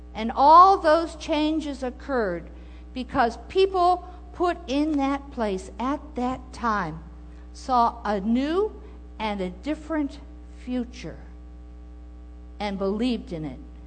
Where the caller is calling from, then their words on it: Rochester, New York, United States; I come to you from Rochester, New York, which is also the home of Susan B. Anthony.